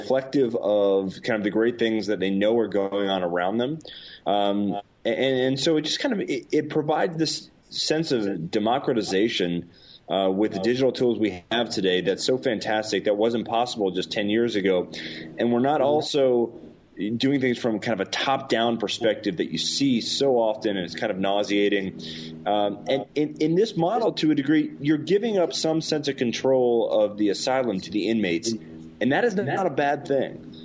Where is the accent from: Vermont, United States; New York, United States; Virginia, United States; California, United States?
Virginia, United States; now in St. Louis, United States; I'm not a military brat, but I have spent a lot of time moving around. I grew up in Virginia, and I've been here about 7 years.